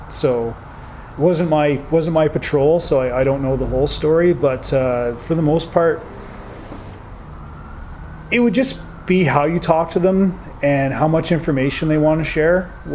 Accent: Canada; especially being Canadian, you're used to being able to talk to everybody.

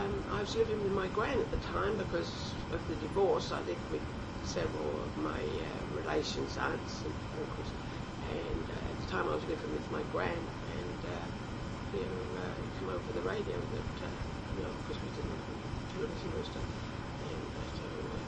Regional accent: Brighton, South East England, United Kingdom; born there; I was born there, but not there. I was born in Brighton.

